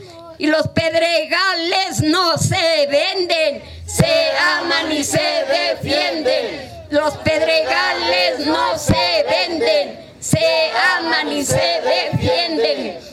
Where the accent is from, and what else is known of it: Mexico